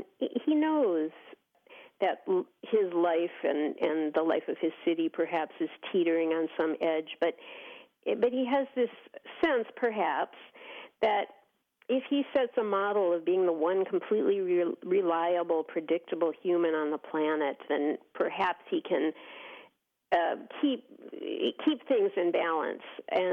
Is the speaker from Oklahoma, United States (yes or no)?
no; Detroit, Michigan, United States; And when I was a girl growing up in Detroit, Devil's Night was a night for minor mischief, like ringing doorbells and soaping windows.